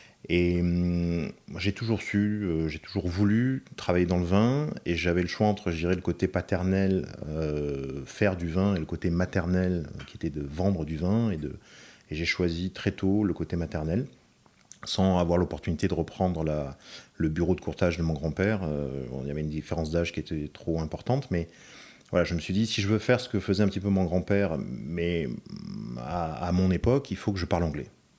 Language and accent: French; France; moi, je suis français, mais je suis un petit mougli, quoi. Je suis un français élevé par le British Wine Trade, quoi.